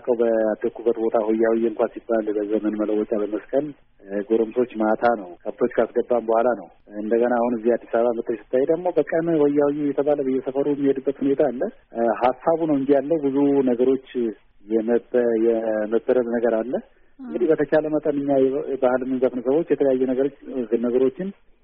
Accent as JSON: {"language": "Amharic", "town": "Agarfa", "region": "Oromia", "country": "Ethiopia", "tie": "born or raised there", "said": "እኔ ተወልጄ ያደግኩት ባሌ ክፍለ ሀገር አጋርፋ ወረዳ ውስጥ ነው ተወልጄ ያደግኩት። ከዛም አልፎ የገጠር ከተሞች አሉ፣ ጋለማ ሄበ ነው የሚባል ሀገር አለ። እኔ እዛ ነው የተወለድኩት።"}